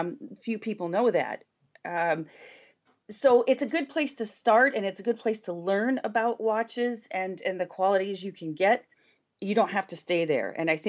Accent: Detroit, Michigan, United States; born there; I like the fact I was born in Detroit, so I really like the fact I like what Chanel is doing.

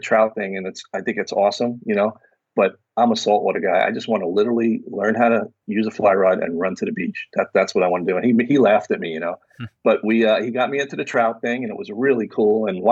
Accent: Brooklyn, New York, United States; as a kid growing up in Brooklyn, I always admired it

